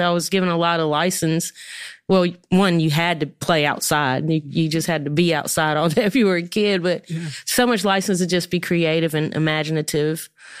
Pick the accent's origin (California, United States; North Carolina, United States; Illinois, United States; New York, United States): North Carolina, United States; Beautancus; now in Durham, United States; I've been in Durham for a while, but I was born and raised in Botankus, North Carolina, which is Duplin County.